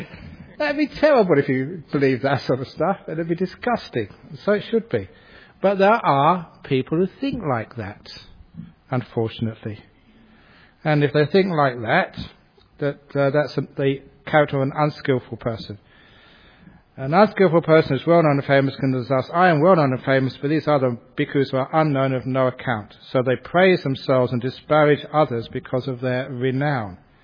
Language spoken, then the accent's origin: English; England, United Kingdom; where I grew up in England